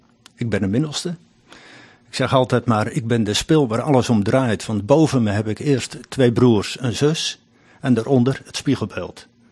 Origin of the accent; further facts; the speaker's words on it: Castricum, North Holland, Netherlands; Ik ben een Noord-Hollander.